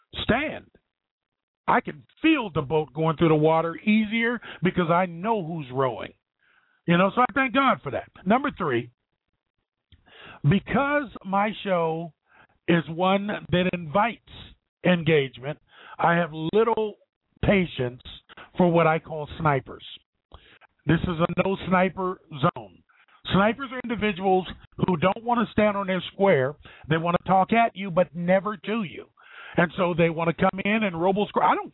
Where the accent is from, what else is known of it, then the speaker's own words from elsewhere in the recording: Ohio, United States; from Central Ohio.